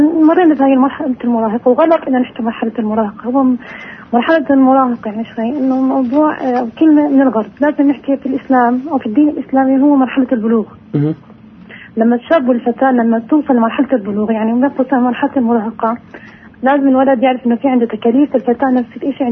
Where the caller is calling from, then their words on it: Lebanon